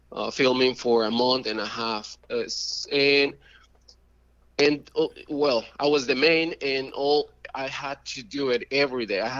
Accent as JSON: {"language": "English", "region": "Mexico City", "country": "Mexico", "second_language": "English", "said": "I'm from Mexico City."}